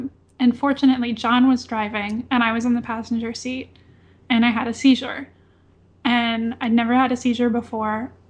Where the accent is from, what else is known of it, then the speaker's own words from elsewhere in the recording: Bradenton, Florida, United States; Like I said, I grew up in Florida, and I grew up in Bradenton, which is like an hour south of Tampa.